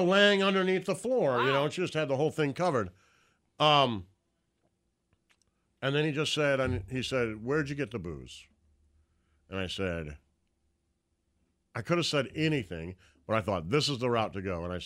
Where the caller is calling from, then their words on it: Houston, Texas, United States; I'm checking in from Houston, Texas. Glad you're spreading out to the rest of the country.